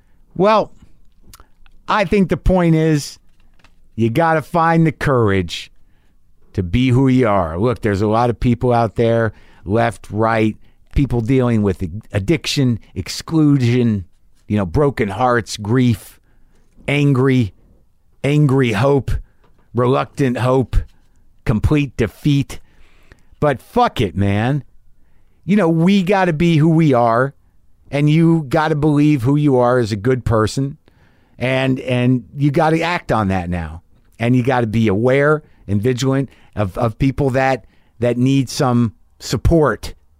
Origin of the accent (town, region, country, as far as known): New Mexico, United States; born or raised there